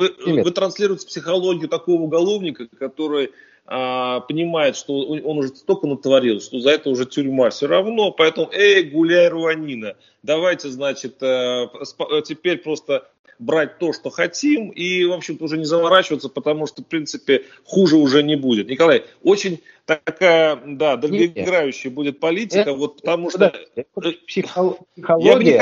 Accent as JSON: {"language": "Russian", "country": "Belarus", "said": "американцы доверяют намного больше выборам своим, чем мы, белорусы"}